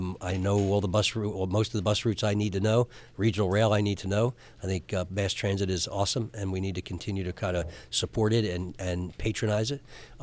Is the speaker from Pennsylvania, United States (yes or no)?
yes; Philadelphia, Pennsylvania, United States; I grew up in the area of Third and Snyder. It's kind of, people would know it as Mummerland or Second Street.